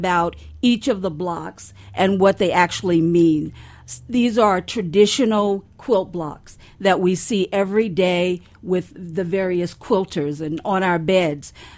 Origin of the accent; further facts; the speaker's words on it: Georgia, United States; Basically, I'm a Southern girl, born and bred in Georgia. And I grew up in the 50s.